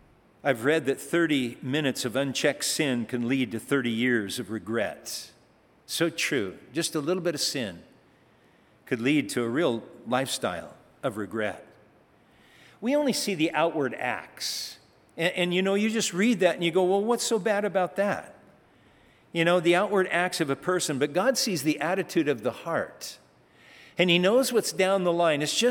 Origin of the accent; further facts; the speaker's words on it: Germany; English is a second language; I'm from Germany, in the Autobahn.